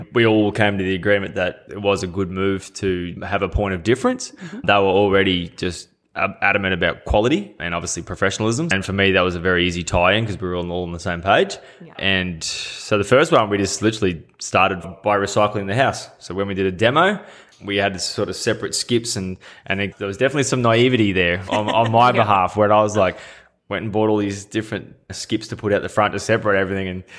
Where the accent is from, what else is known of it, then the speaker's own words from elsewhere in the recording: Yeppoon, Queensland, Australia; we're all from Yeppoon up in central Queensland.